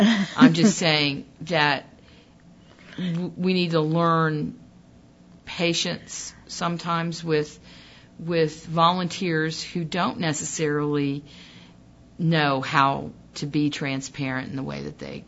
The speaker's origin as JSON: {"language": "English", "region": "Virginia", "country": "United States", "tie": "born or raised there", "said": "It's half the size of my hometown in Virginia."}